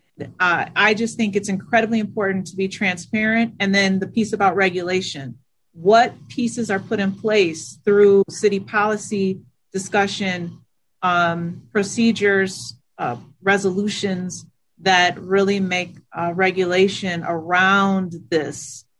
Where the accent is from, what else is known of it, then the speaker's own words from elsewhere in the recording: Detroit, Michigan, United States; as I think about growing up in Detroit in the 70s and 80s as a kid, I always wanted Detroit to be like the other big cities I saw in the movies, right?